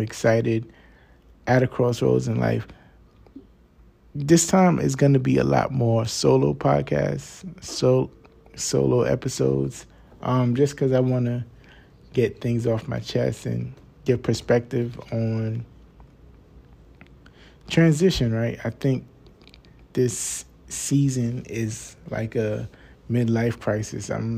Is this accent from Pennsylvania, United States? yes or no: no; New York, United States; from New York.